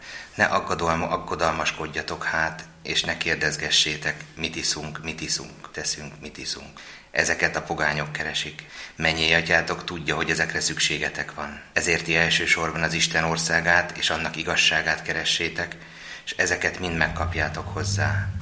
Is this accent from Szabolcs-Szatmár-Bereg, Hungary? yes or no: no; Győrzámoly, Győr-Moson-Sopron, Hungary; egy pici faluban nőttem föl Győrzámolyon